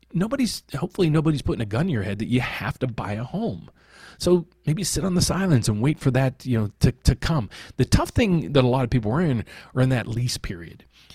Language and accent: English; West Virginia, United States; moved away as an adult; now in Chicago, United States; I grew up in West Virginia. This is my summarized version. I have a degree in economics from West Virginia University. I moved to Chicago 37, 38 years ago because I wanted to get into the stock market, the Board of Trade.